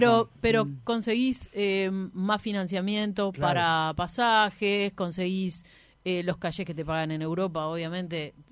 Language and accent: Spanish; Montevideo, Uruguay; Que capaz que como montevideanos estamos... Medio que no nos enteramos